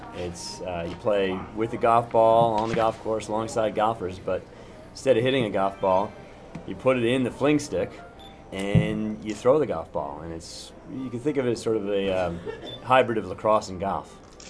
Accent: Pennsylvania, United States; I grew up in Pennsylvania, and lacrosse was pretty local there, and, you know, sort of northeast sport.

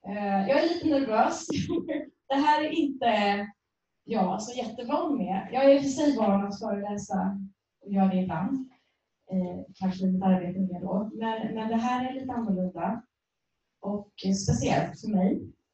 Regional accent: Örebro, Örebro County, Sweden; now in Värnamo, Sweden; och att jag kommer från Värnamo, och det stämmer. Ursprungligen så är jag uppvuxen och född i Örebro.

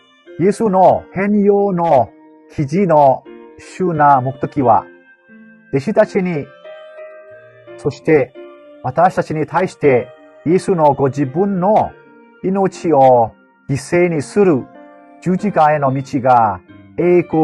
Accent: Myanmar; Japanese is a second language; 私は仏教国であるミャンマーから来ました。幼少の頃から、私はブダの教えに影響を受けてきました。

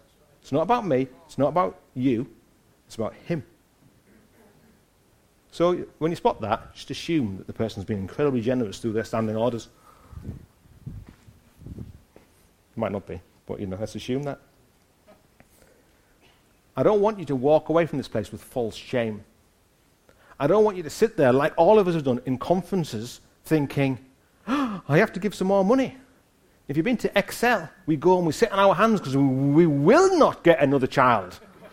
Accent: Hartlepool, North East England, United Kingdom; moved away; I'm from Hartlepool. It's not a great place to come from. That's why I left.

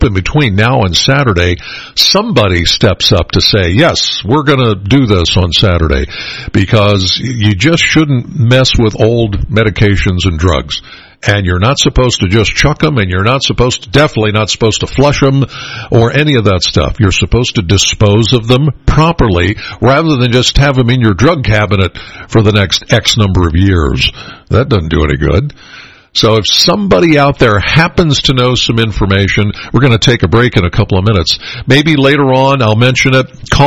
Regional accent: Penns Valley, Pennsylvania, United States; When I put in our local zip codes, like my code, I'm from Penns Valley, I put in my code

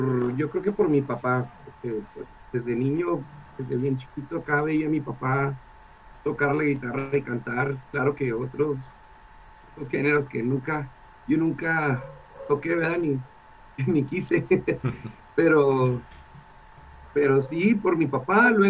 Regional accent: Cuauhtémoc, Chihuahua, Mexico; also born or lived in Anáhuac; De Cuauhtémoc, pero nací en Anáhuac.

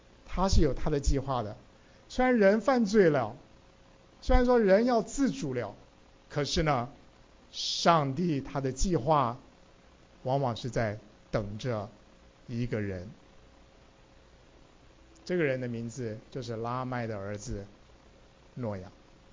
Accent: China; 因为我们中国人说我们是闪的后裔

